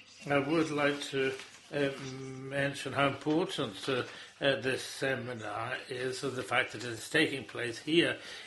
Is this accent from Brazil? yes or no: no; Azores, Portugal; because we're both from the Azores.